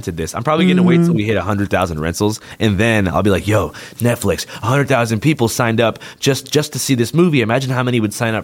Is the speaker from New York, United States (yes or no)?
no; Seattle, Washington, United States; growing up in Seattle, kind of in a progressive bubble, I didn't really understand the mentality of a lot of conservative people until I went to school in the South.